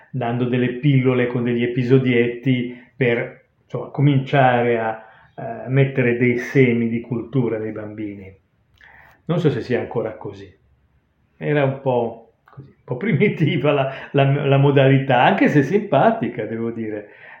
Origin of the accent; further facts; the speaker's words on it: Genoa, Liguria, Italy; perché intanto è in Liguria e io sono genovese.